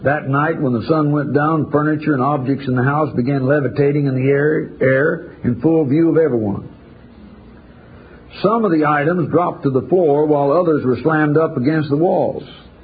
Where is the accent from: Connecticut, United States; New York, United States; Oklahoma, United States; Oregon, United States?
Connecticut, United States; I'm from Connecticut.